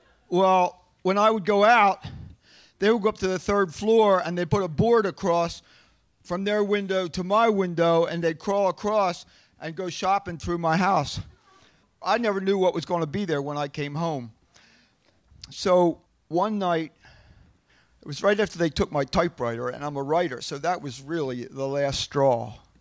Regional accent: Haddonfield, New Jersey, United States; also born or lived in Vermont / Berkeley, California / Camden, New Jersey; I grew up in Haddonfield, New Jersey, and I lived in a commune in Vermont. I lived in a treehouse in the Berkeley Hills, but nothing prepared me for living in Camden, New Jersey.

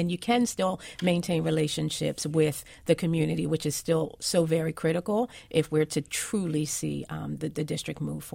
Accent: Camden, New Jersey, United States; Camden has always been my heart. Growing up in Camden, I have to be very honest with you

